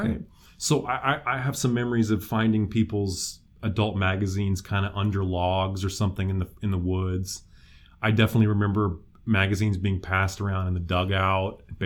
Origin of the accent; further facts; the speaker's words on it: Moscow, Idaho, United States; I grew up in Moscow, Idaho, and we were driving after church one day. My parents are evangelical Christians, were and are.